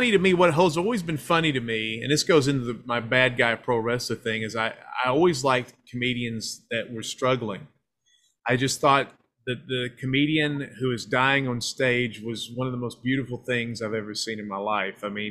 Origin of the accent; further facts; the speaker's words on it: Baltimore, Maryland, United States; born there; I was born in Baltimore. I don't have a Baltimore accent because people in Baltimore screw up the O's.